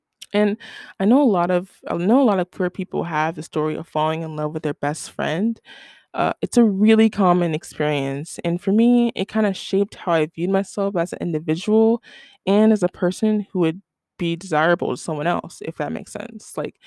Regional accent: Ohio, United States; Because I grew up in Ohio, and that shit already whack.

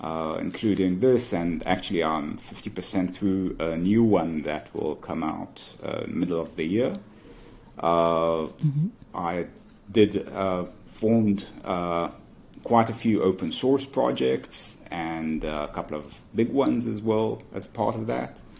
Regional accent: Israel; I was born in Israel and raised here. My accent's a bit weird because my mother immigrated and I only spoke English initially. But then I stopped because I learned everyone else was speaking Hebrew.

